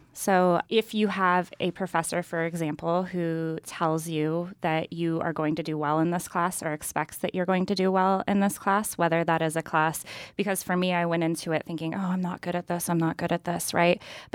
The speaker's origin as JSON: {"language": "English", "town": "Denny", "region": "California", "country": "United States", "tie": "born or raised there", "said": "So I grew up in Trinity County. Some people might have heard of Denny."}